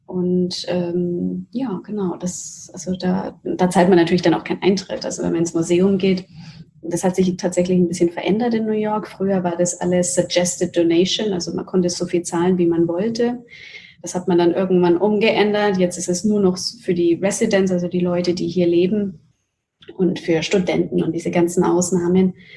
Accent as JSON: {"language": "German", "town": "Nuremberg", "region": "Bavaria", "country": "Germany", "tie": "born or raised there", "said": "Also Nürnberg und Deutschland ist meine Heimat und ich liebe Nürnberg wie keine andere Stadt und es hat eine ganz besondere Magie."}